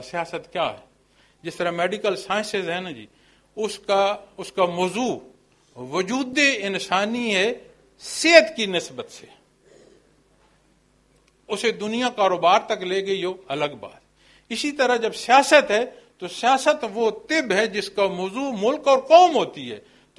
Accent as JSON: {"language": "Urdu", "country": "Pakistan", "said": "انہی چیک پوسٹوں پر میں پھر بتاتا ہوں جناب میں پاکستانی ہوں"}